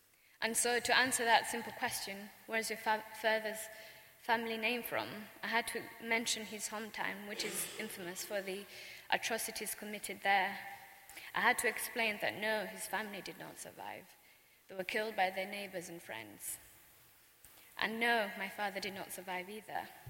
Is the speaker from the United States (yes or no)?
no; Rwanda; first language Kinyarwanda; English is a second language; I had to defer to them because the name Tutsi was a mark of inferiority. In my native tongue, Kinyarwanda, we have a saying that the name is the person.